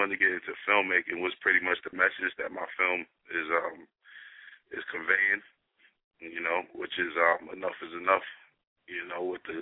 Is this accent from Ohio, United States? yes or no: no; Far Rockaway, New York, United States; also born or lived in Brooklyn; I was born in Brooklyn, and I lived in Brooklyn as an adult, but I was raised in Far Rockaway.